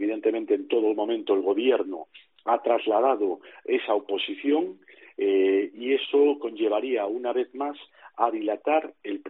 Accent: Galicia, Spain; Para Galicia siempre somos españoles de tercera.

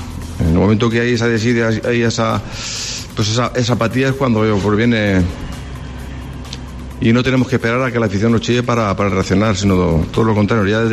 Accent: Valencian Community, Spain; soy valenciano

